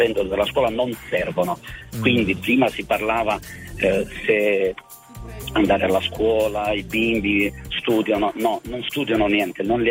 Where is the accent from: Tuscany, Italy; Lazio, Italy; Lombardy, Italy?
Lazio, Italy; Rome; Io in Italia ho trovato, perché sono romano, attenzione.